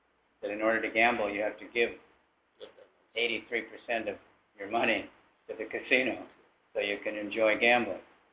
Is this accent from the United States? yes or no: yes; United States; When I grew up in America, there was one state that had casinos, Nevada.